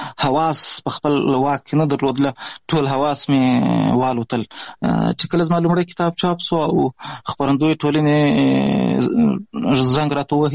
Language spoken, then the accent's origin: Pashto; Pishin, Balochistan, Pakistan; د افغانستان د غزنی ولایت اوسیدونکی یم. د مهاجرت شپې ورځې په پاکستان کې تیروم. په پاکستان کې زیږیدلی یم. د کوټې سره نږدې پښین ښار ګوټی ورته وایي، په دې پښین ښار کې اوسېږم.